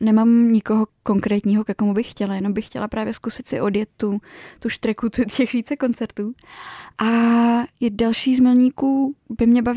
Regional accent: Karlovy Vary, Karlovy Vary Region, Czechia; Já jsem právě původem z Karlových Varů, pak také jsem velmi často v Praze a také v Londýně.

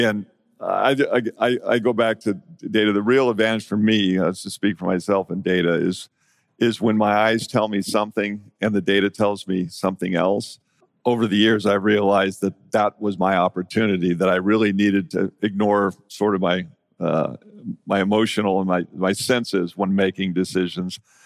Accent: San Diego, California, United States; I grew up in San Diego, and I still... 30 years ago, know all the anchors from the news stations because as a kid I grew up

